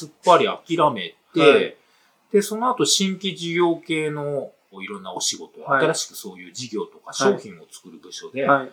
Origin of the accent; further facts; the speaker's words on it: Kanazawa, Ishikawa, Japan; その後、大学院卒業した後にですね、地元の金沢に本社がある、まあ、会社に就職したんです。